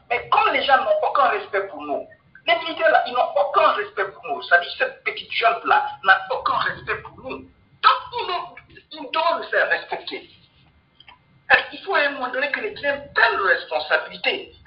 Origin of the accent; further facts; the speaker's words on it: Guinea; Parce que après tout, nous sommes tous des Guinéens.